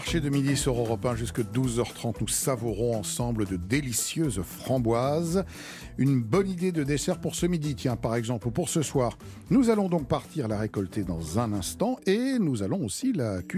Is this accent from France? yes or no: yes; France; débute assez tardivement, en fait dans les années 1950 chez nous en France.